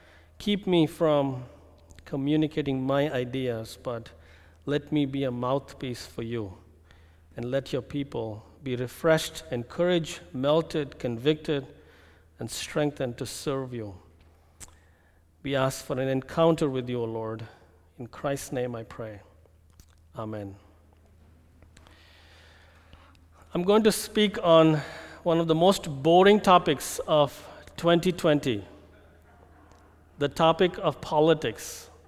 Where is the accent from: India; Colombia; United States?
India; I'm coming from India. It is the largest democracy in the world.